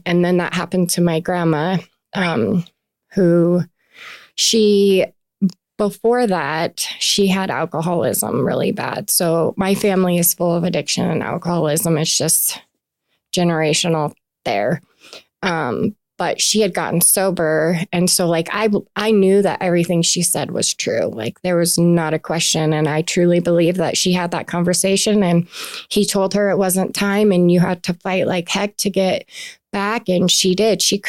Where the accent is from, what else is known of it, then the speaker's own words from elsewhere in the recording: Cody, Wyoming, United States; born there; Yeah, so I was born in Cody, Wyoming.